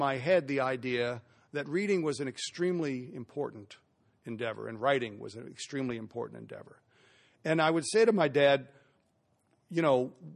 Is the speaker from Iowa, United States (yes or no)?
no; Belmont, California, United States; When I grew up in San Mateo in Belmont, I grew up reading Herb Cain every day in the Chronicle.